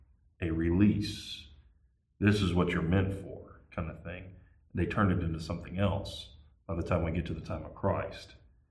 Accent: Southern United States, United States; Lee and I grew up in the Bible Belt.

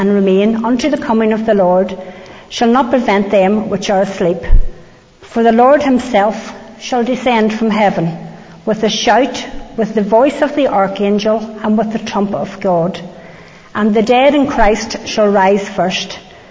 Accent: Belfast, Northern Ireland, United Kingdom; I was born and brought up in Belfast, and I had the real privilege to be born into a Christian family, a born again Christian mother and father.

